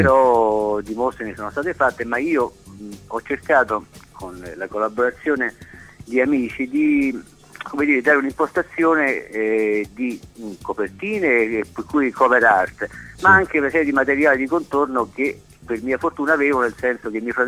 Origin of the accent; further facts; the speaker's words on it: Rome, Lazio, Italy; sono romano, ma sono genovesi da babbo